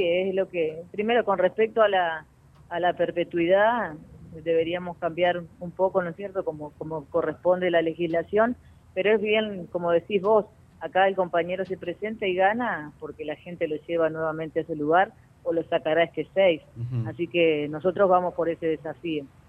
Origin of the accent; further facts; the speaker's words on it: Paraná, Entre Ríos, Argentina; con mucho desarrollo territorial acá en Paraná, así que los dos somos de Paraná